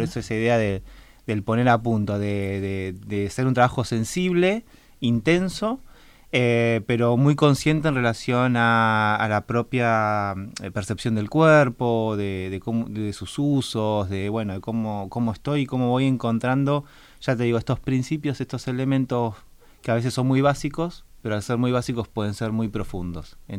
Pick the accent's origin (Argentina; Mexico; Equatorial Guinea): Argentina; La Plata, Buenos Aires Province; Somos de La Plata.